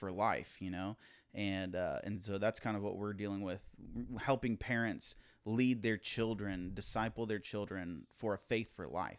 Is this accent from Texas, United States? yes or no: no; Virginia, United States; also born or lived in Florida; I was born in Florida, but I grew up primarily in Virginia, and I came to Christ at a very young age.